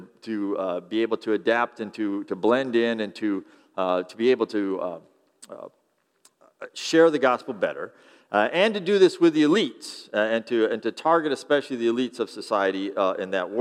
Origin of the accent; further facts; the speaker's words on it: Amish country, United States; I grew up in Amish country